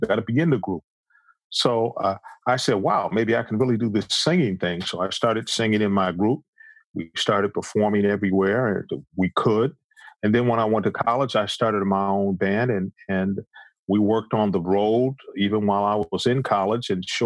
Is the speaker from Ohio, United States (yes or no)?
yes; Cleveland, Ohio, United States; I left the group, to go back to my hometown of Cleveland, Ohio, to work in the steel mills for about 6 months